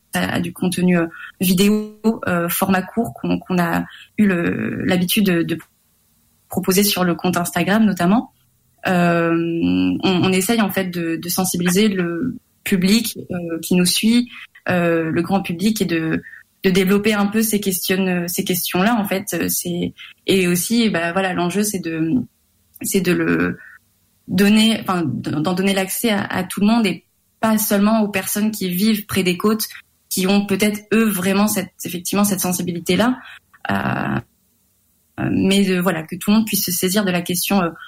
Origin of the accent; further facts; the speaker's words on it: Brest, Brittany, France; géographiquement, donc je viens de Brest, j'ai un peu cet ADN maritime et cette sensibilité depuis toute petite